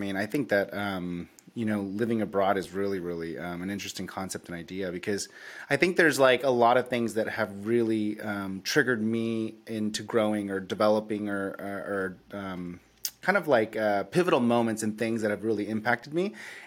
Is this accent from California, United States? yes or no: yes; California, United States; Amy's from the Bay. So we're both born and raised in the Bay.